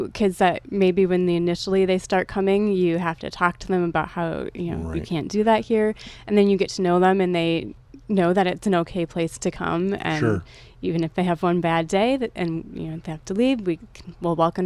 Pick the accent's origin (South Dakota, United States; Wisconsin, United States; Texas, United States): Wisconsin, United States; Cross Plains; It was kind of, you know, a nice job, especially I'm from Cross Plains. There aren't a lot of fast food options